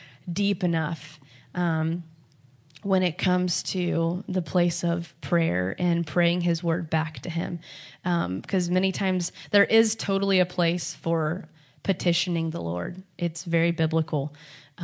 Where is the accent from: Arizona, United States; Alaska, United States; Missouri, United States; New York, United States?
Missouri, United States; Kansas City; I know, I'm from Kansas City, like the barbecue.